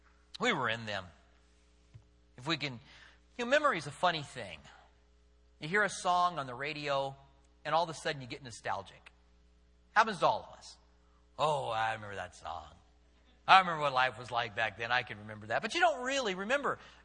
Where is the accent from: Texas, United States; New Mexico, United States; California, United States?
New Mexico, United States; Albuquerque; When I was a teenager, I assume it's the same everywhere, growing up in Albuquerque.